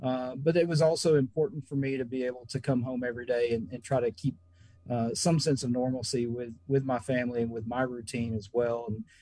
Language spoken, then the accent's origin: English; Dickson, Tennessee, United States; It reminds me a lot of the area that I grew up in here in Dixon, Southern Dixon County and Northeast Hickman County before Nashville started taking off and growing and becoming more and more populated.